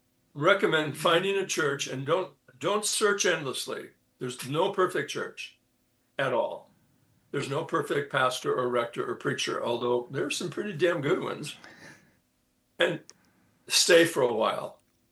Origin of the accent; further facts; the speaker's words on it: Ireland; because I'm Irish and the Irish do not use this word.